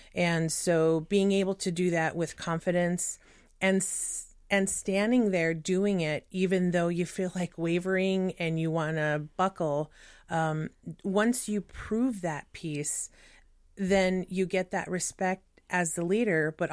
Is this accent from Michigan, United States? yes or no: no; Texas, United States; Born and raised in Texas, I don't do the Minnesota nice very well.